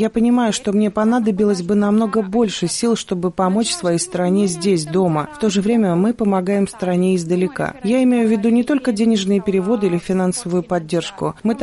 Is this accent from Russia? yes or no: no; Sadova, Călărași District, Moldova; В селе Садово, откуда я родом, очень много говорят об этом.